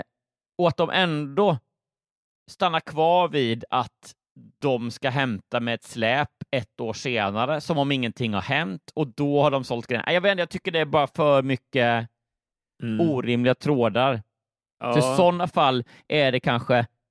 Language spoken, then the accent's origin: Swedish; Småland, Sweden; dels att jag är liksom smålänning i grund och botten.